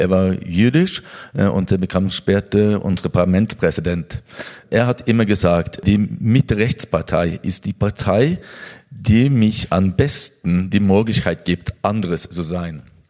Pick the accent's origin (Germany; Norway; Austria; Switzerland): Norway; German is a second language; ich bin Norweger.